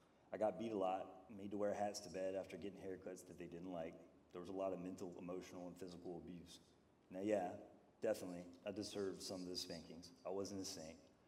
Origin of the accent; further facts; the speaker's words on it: Huntington, West Virginia, United States; born there; also born or lived in Milton, United States; I was born in Huntington, West Virginia, and spent until age 4 in Milton, West Virginia.